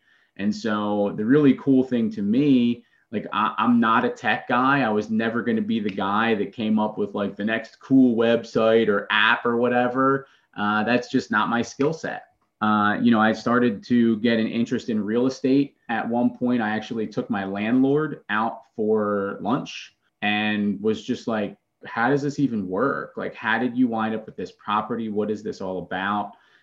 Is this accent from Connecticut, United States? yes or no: no; Philadelphia, Pennsylvania, United States; now in Charlotte, United States; I am originally from Philadelphia. I live in Charlotte presently.